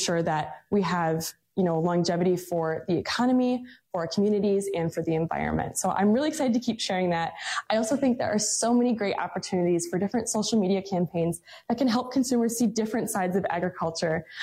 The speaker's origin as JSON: {"language": "English", "town": "Poynette", "region": "Wisconsin", "country": "United States", "tie": "born or raised there", "said": "I grew up in Poinette, Wisconsin, and I was very involved in 4-H and FFA as I was growing up."}